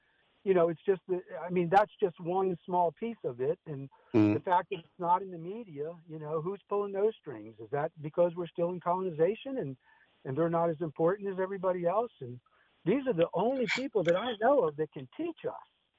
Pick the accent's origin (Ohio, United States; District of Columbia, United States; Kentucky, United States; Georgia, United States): District of Columbia, United States; Washington; born there; as I was born in Washington, and WPFW is a station that I listened to since back in the 60s